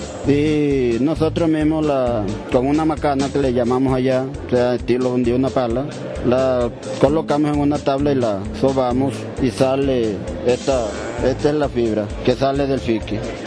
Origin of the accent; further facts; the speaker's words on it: San Juan del Cesar, La Guajira, Colombia; Soy del corregimiento de Curazao, municipio de San Juan del Cesar.